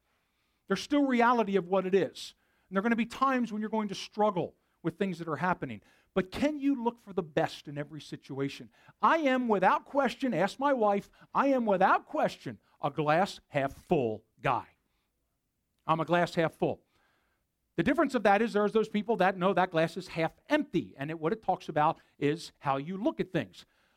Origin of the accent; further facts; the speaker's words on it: Philadelphia, Pennsylvania, United States; I'm a city boy. I'm from Philly. We don't hunt things there. We try not to be hunted. It's a dangerous place.